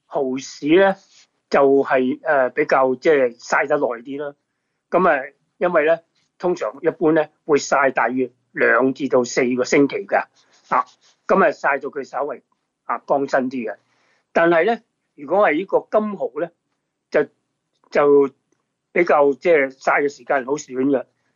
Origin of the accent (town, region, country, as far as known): China